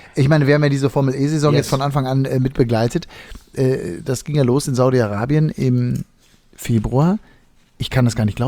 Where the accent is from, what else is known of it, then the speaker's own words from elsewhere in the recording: Bremen, Germany; Ich bin Bremer.